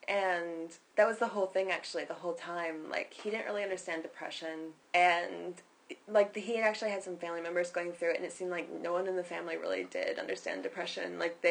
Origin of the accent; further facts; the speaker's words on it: Ohio, United States; Especially I came from Ohio. They're even more like, oh, you're going to miss, like, some fucking cornfields and go right back in 2 seconds.